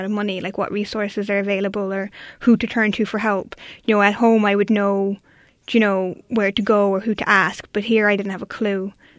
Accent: Ireland; moved away as an adult; now in Oakland, United States; I'm living in Oakland, and I'm from Ireland. I came over, well, I left home in September, but I've been living in the Bay Area since January.

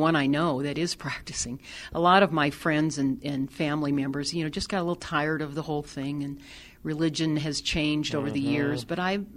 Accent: East Helena, Montana, United States; I grew up in East Helena.

